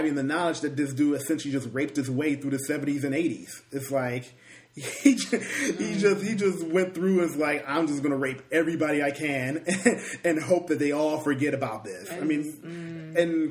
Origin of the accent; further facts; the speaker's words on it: Detroit, Michigan, United States; Because I'm from Detroit. There's no Chick-fil-A's up in Michigan.